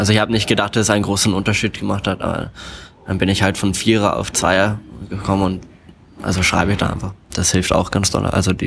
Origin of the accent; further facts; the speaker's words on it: Shanghai, China; also born or lived in Germany / Pakistan / Tianjin, China / Dubai, United Arab Emirates; Ich bin in Deutschland geboren, aber bin mein Leben lang rumgereist. Also gleich nach der Geburt war ich in Pakistan, dann war ich 4 Jahre in Tianjin. Dann sind wir umgezogen nach Shanghai, da habe ich 7 Jahre gewohnt